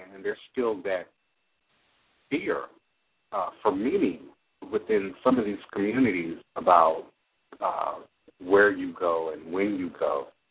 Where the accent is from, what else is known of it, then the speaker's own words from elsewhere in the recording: Maryland, United States; also born or lived in Chicago; I was born in Chicago, and then we moved to Maryland probably when I was four. I want to say three or four, probably four.